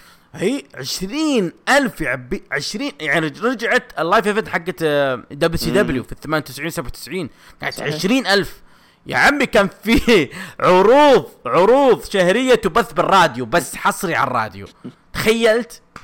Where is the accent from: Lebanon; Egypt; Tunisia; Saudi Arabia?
Saudi Arabia; Jeddah, Makkah Province; اللي صار عندنا في جدة